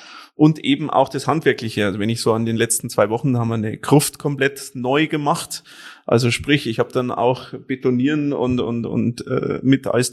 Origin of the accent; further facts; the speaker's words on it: Penting, Bavaria, Germany; born there; Gebürtig komme ich aus Penting, das ist bei Neuenburg von Walde.